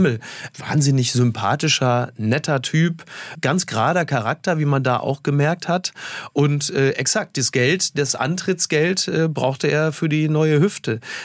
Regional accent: Castrop-Rauxel, North Rhine-Westphalia, Germany; Ja, und zwar für meine Heimatstadt Castrop-Rauxel, deren Stadtwappen auch blau-gelb ist.

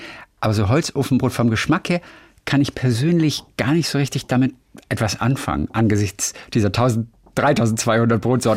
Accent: Lübeck, Schleswig-Holstein, Germany; denn ich komme aus Lübeck.

